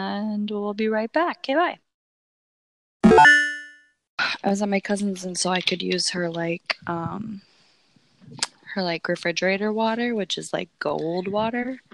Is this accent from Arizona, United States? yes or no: yes; Phoenix, Arizona, United States; born there; Yeah, I was born in Phoenix.